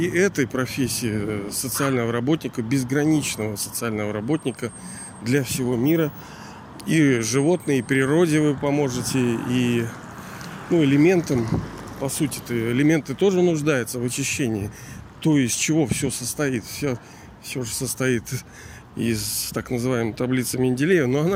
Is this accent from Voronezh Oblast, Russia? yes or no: no; Saint Petersburg, Russia; born there; хотя я сам родился, живу в Ленинграде